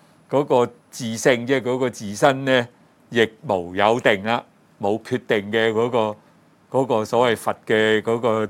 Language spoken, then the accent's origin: Cantonese; China; 我哋中國人講一句咩啊？情人眼里就出西施噶嘛